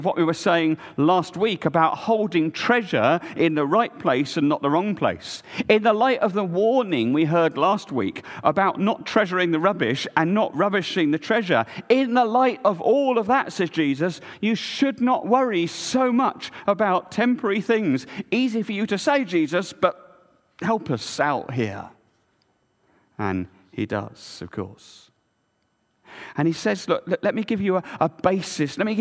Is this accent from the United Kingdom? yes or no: yes; Reading, South East England, United Kingdom; Most of you will know that I was born and brought up in Reading, or just outside of Reading.